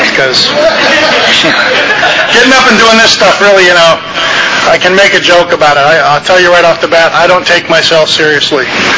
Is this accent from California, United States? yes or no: no; Fort Pierce, Florida, United States; born there; You know, I was born in Fort Pierce, Florida, 1955.